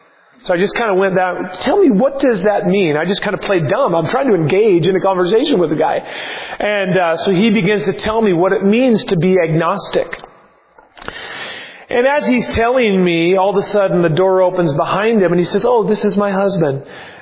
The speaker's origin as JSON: {"language": "English", "town": "Seattle", "region": "Washington", "country": "United States", "tie": "born there", "said": "People say, well, you're in Washington. It just must be granted out there. I was born in Seattle."}